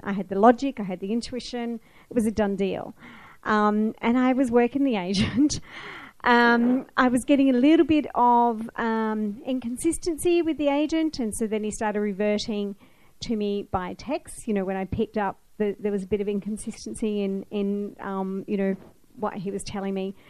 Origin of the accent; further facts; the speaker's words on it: New South Wales, Australia; Hi, everyone. I'm from New South Wales, so I'm a ring-in tonight.